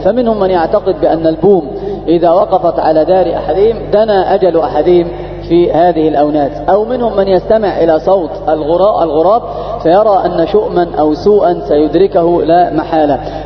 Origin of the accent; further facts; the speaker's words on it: Egypt; فضرب الودع عندنا في مصر يسمونه يوشوش